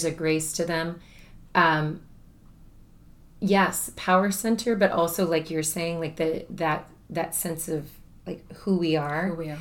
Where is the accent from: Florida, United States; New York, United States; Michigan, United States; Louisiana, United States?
Florida, United States; Brooksville; I grew up in Brooksville, which is kind of a sister town to where Wikiwachi is.